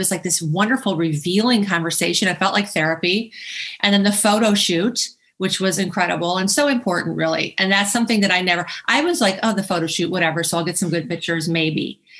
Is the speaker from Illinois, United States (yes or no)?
yes; Chicago, Illinois, United States; And she hails from my hometown of Chicago.